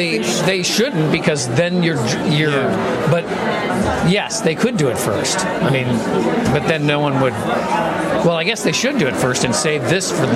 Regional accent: Minneapolis, Minnesota, United States; No, I'm from Minneapolis.

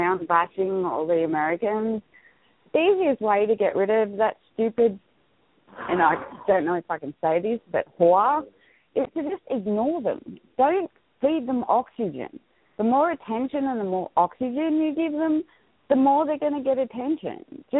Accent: Australia; I'm Australian.

